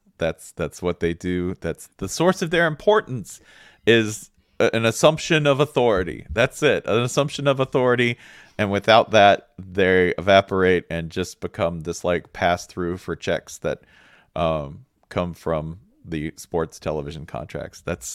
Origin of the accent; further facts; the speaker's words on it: United States; Wouldn't refer to him anyway because I'm American.